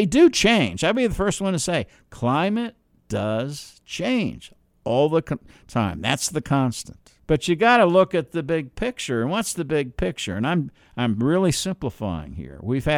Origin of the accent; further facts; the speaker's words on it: New York City, New York, United States; accent: New Jersey; also born or lived in New Jersey; I'm from New York City, New Jersey, New York City, Long Island area. Yeah, you might catch a little accent. It's a New Jersey accent.